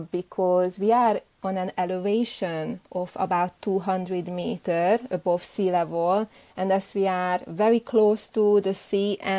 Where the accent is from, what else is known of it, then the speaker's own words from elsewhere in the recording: Budapest, Hungary; first language Hungarian; English is a second language; now in United Kingdom; I grew up in Eastern Europe in a country called Hungary, and I was born in Budapest. So my mother tongue is Hungarian. And even though I spent over 10 years in the UK, you still can hear this Eastern European root.